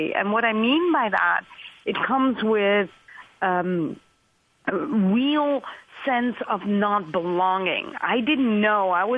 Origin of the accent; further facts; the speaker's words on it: Netherlands; also born or lived in Pakistan; I was adopted from Pakistan all the way to the Netherlands when that was unheard of.